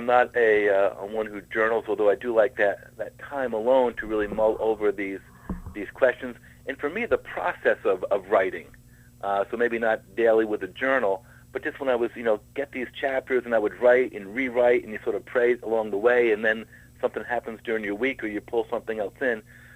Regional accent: United States; For myself as an American, where, we value liberty, independence, freedom

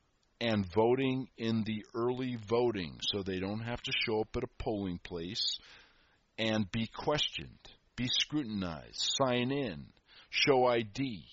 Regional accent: United States; I am an American. I am a citizen. My vote counts.

